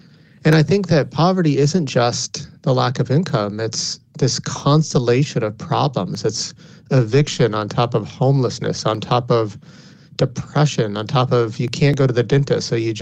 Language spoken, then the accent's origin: English; Arizona, United States; We did. You know, I grew up in a home that didn't have a lot of money.